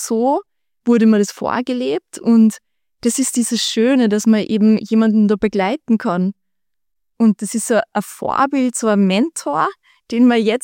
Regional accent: Upper Austria, Austria; Da gehe ich vielleicht gleich in meine Kindheit zurück am Land in Oberösterreich

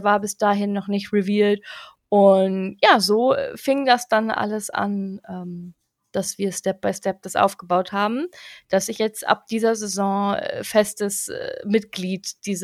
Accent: Braunschweig, Lower Saxony, Germany; born there; Ich bin in Braunschweig geboren

